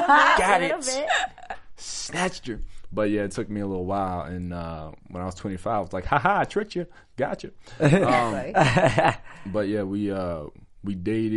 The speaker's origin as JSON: {"language": "English", "region": "New York", "country": "United States", "tie": "born or raised there", "also_born_or_lived": "New Jersey", "said": "I'm from the country. I was raised in New York and Jersey."}